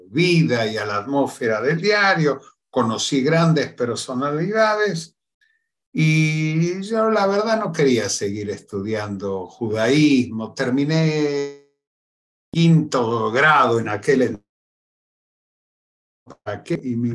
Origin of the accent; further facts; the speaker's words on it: Buenos Aires, Argentina; born there; first language Yiddish; yo nací en una familia ashkenazía en Buenos Aires. Mi primer idioma fue el yiddish. Yo nací hablando yiddish, pero el yiddish no era mi idioma materno. Era el idioma de mi abuela.